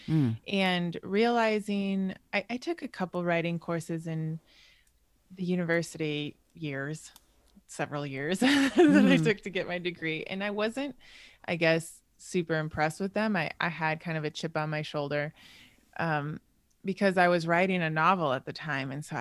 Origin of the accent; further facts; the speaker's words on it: Wisconsin, United States; In Wisconsin.